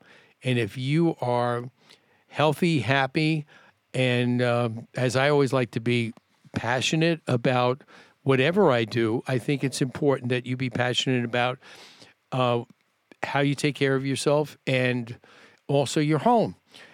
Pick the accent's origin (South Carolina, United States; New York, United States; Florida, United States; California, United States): New York, United States; also born or lived in Chicago / Boston; now in Phoenix, United States; I grew up in New York, and if I would have moved to Phoenix straight from New York, I think way back when I moved here in 1989